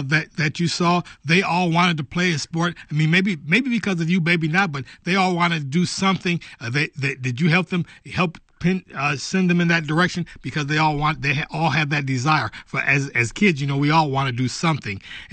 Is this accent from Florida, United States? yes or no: no; Flint, Michigan, United States; I always thought we had a lot of special things growing up in Flint, and you know, that didn't happen for everybody